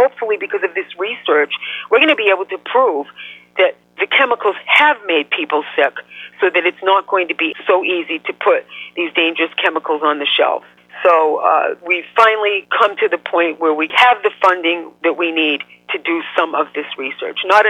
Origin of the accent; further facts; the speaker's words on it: Hyannis, Massachusetts, United States; they were having a gathering in my hometown here on Cape Cod in Hyannis